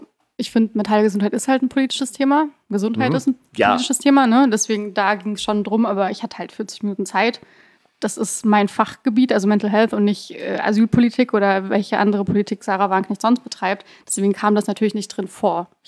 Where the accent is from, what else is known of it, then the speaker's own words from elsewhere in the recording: Baden-Württemberg, Germany; Bei uns im Ländle trinkt man ja auch aus dem Stiefel.